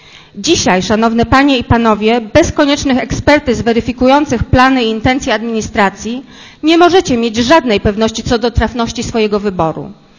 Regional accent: Poznań, Greater Poland Voivodeship, Poland; My, poznaniacy, nie jesteśmy przeciwni budownictwu deweloperskiemu

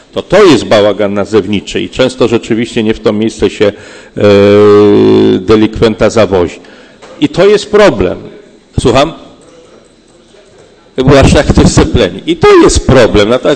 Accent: Poznań, Greater Poland Voivodeship, Poland; Nie jest to bynajmniej nazwa, której powinniśmy się jako poznaniacy wstydzić.

